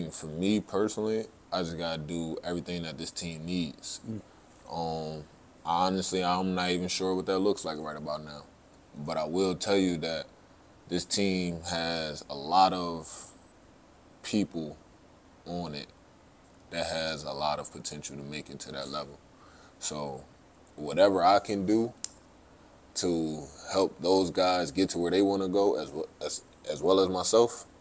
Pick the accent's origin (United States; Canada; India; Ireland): United States; Philadelphia, Pennsylvania; But I'm from North Philadelphia, Pennsylvania. I don't even think we have a golf course in the city.